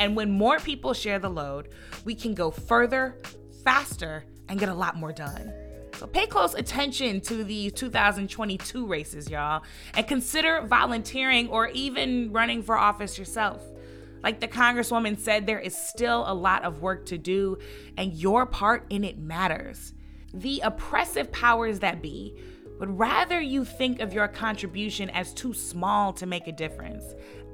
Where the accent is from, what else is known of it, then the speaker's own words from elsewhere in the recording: St. Louis, Missouri, United States; My congresswoman. I'm from the Lou and I'm proud.